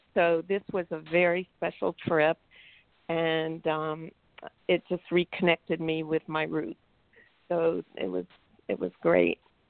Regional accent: Massachusetts, United States; a very close friend of mine who I grew up with in Western Mass, and we've been best friends since I was 4 years old.

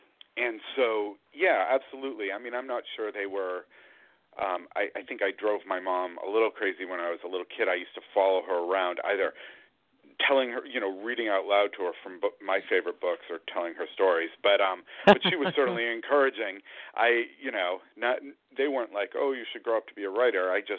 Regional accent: Massachusetts, United States; I live outside of Boston, and I grew up in Massachusetts

